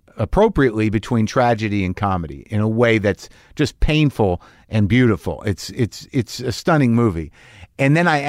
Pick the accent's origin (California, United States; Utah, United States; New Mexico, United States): New Mexico, United States; Well, I grew up in New Mexico, but my family's from Jersey.